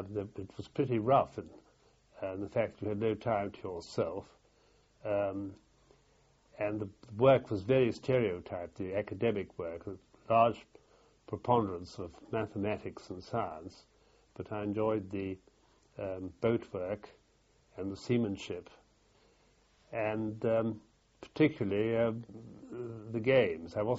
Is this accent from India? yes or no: yes; Kolkata, West Bengal, India; born there; I was born in Calcutta.